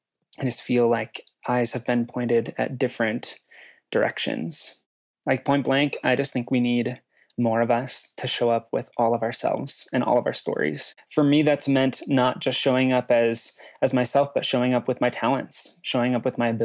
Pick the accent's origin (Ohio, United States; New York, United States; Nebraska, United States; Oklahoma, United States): Nebraska, United States; Lincoln; I come from Nebraska, the middle of nowhere. It's rural America. It's Trump's America. It is an incredibly red state. And I come from a little blue dot called Lincoln, Nebraska.